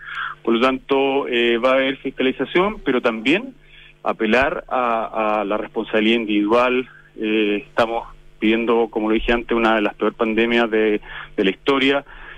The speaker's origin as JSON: {"language": "Spanish", "country": "Chile", "said": "yo creo que es porque somos tímidos los chilenos en general"}